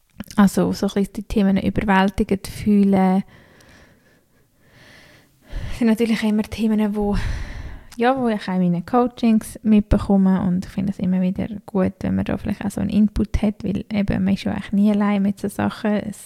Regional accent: Switzerland; Und ich finde, eben gerade bei uns in der Schweiz, das ist einfach vor allem das Krasse

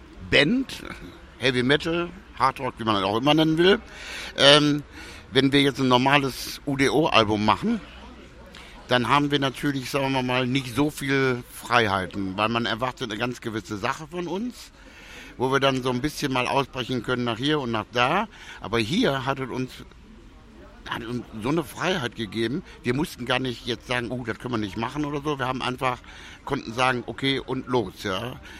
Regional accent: Germany; ich sehe mich auch immer so als Weltbürger. Ja, Deutschland ist zwar meine Heimat, aber ich kann auch genauso gut, weil ich ja teilweise auch in St. Petersburg leben oder ich wohne auch in Ibiza.

